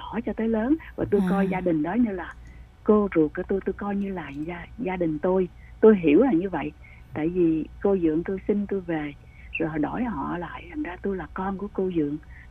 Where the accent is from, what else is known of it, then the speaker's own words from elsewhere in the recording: Sóc Trăng, Vietnam; Tôi sinh ra và lớn lên ở Sóc Trăng, một tỉnh nhỏ thuộc miền Tây. Tôi đã sống và đi học ở đó cho đến khi miền Nam Việt Nam bị Cộng sản cưỡng chiếm.